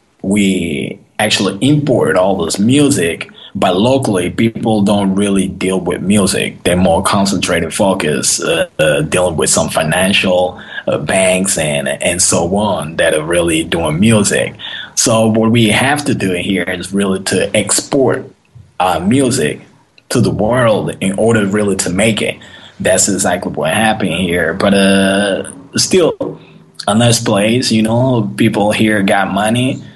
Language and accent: English; Angola; English is a second language; moved away as an adult; also born or lived in Las Vegas; I went to art school back, because I'm original from Angola. So what happened was, I was in the art school. When I finished, when I graduated, we thought about where my family thought about sending me to the States. So I went to Las Vegas.